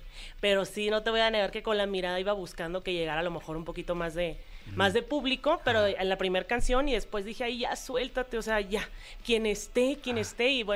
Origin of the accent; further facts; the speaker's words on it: Culiacán, Sinaloa, Mexico; De Culiacán. Por eso mi acento.